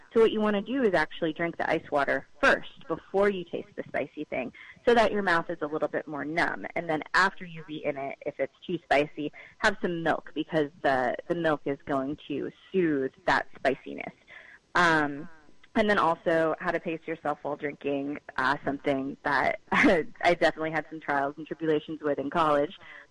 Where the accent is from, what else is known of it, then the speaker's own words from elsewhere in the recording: New England, United States; now in Austin, United States; I'm from New England initially, so the lobster I was very familiar with. But when I moved down to Austin, Texas, crawfish boils happen almost every weekend in the spring